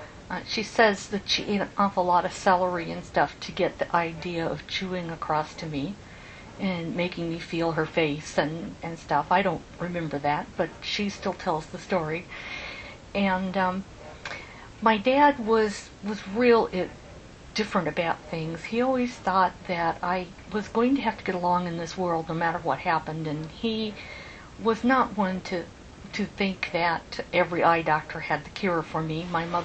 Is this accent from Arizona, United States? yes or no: yes; Tempe, Arizona, United States; also born or lived in Mesa; I was born in 1952 in Mesa, Arizona, and ROP or RLF, whichever you prefer. My childhood was spent in the Tempe area